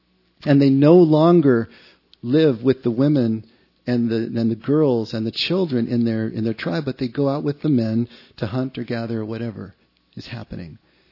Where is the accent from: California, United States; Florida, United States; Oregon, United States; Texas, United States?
California, United States; East Los Angeles; When I grew up outside of East L.A., they were called presentations.